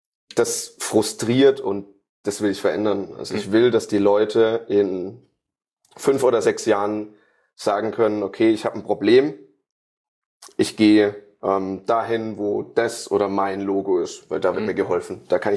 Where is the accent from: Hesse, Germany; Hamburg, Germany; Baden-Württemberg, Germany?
Baden-Württemberg, Germany; Karlsruhe; ich komme aus Karlsruhe, da wird jetzt bald vielleicht wieder so ein großes Reha-Zentrum eröffnet, munkelt man.